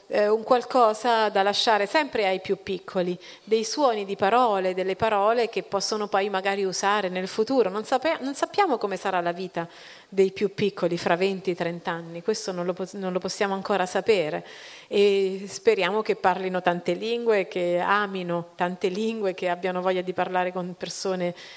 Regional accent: South, Italy; born there; now in Rome, Italy; perché io vivo a Roma, ok, però comunque sono nata al sud

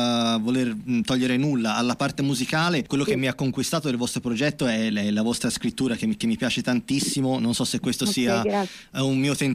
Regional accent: Florence, Tuscany, Italy; essendo fiorentino

